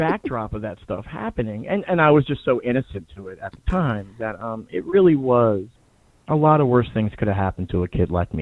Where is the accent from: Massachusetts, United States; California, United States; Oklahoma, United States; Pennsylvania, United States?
Pennsylvania, United States; Philadelphia; You know, I'm from West Philadelphia. I saw a bunch of people making a lot of money out front, and that had my interest for at least the first few hours, you know? Growing up in the same neighborhood that, you know, the MOVE bombings, you know, happened.